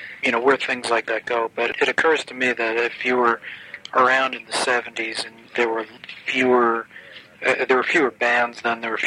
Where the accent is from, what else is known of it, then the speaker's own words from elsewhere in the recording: New York, United States; also born or lived in Indianapolis; we listen to the same music growing up, even though I grew up in New York and he grew up in Indianapolis.